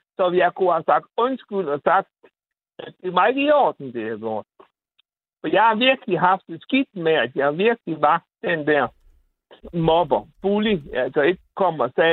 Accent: Bosnia & Herzegovina; Danish is a second language; now in Denmark; de folk, der kommer derfra, hvor jeg kommer altså fra Bosnien

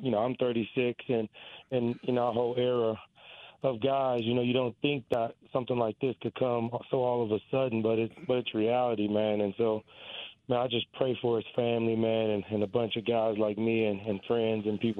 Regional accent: Texas, United States; And I grew up in Texas barbecue.

